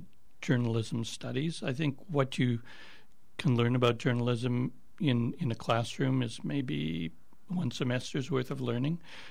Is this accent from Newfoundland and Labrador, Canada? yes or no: no; Winnipeg, Manitoba, Canada; And so I started freelancing at CBC Radio in Winnipeg, which is my hometown.